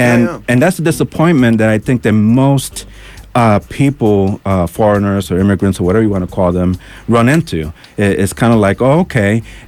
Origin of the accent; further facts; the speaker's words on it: United States; But I am an American. My allegiance is to America.